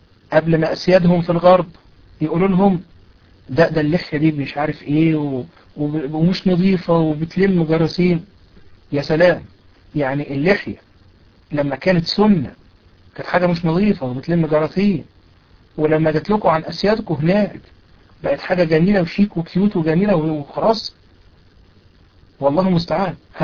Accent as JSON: {"language": "Arabic", "country": "Egypt", "said": "البناطيل القصيرة اللي بيسموها عندنا في مصر البنتكور"}